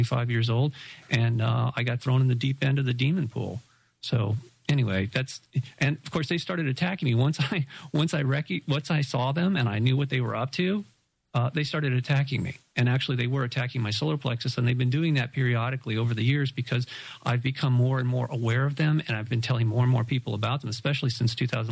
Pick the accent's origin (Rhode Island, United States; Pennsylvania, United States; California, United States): California, United States; Malibu; growing up in Malibu